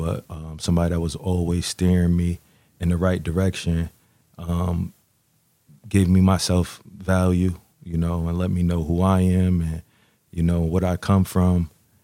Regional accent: New Orleans, Louisiana, United States; I like to say, I grew up in New Orleans.

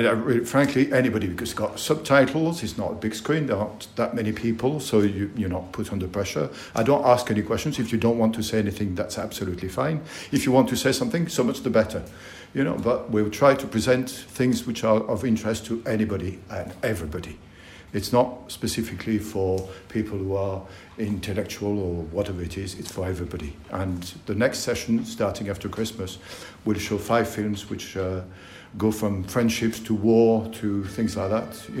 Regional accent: France; English is a second language; now in Yorkshire, United Kingdom; I'm French. I'm from France and I've been here for in Yorkshire for 40 years now.

